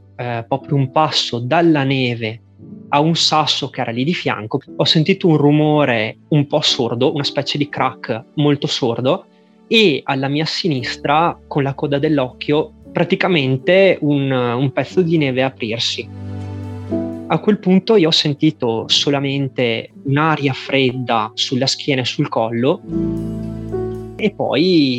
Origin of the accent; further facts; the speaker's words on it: Asiago, Veneto, Italy; io sono di Asiago e quindi ho sempre vissuto in montagna fin da bambino